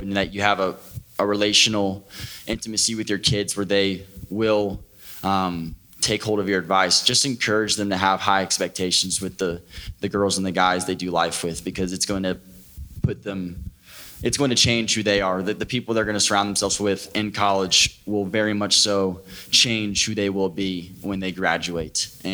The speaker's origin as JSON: {"language": "English", "town": "Norcross", "region": "Georgia", "country": "United States", "said": "So he came back to, I'm from Norcross, Georgia, and he had gone to college."}